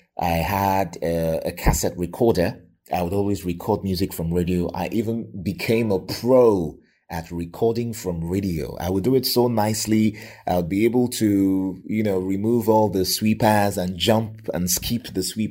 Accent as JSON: {"language": "English", "region": "Lagos", "country": "Nigeria", "tie": "born or raised there", "said": "I grew up in Lagos. I was born and raised in Lagos."}